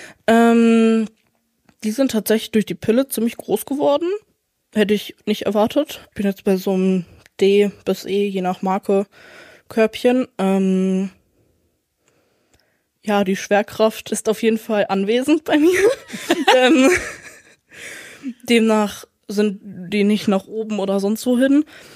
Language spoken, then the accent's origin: German; Hesse, Germany; ich bin 19 Jahre alt und ich komme aus Hessen.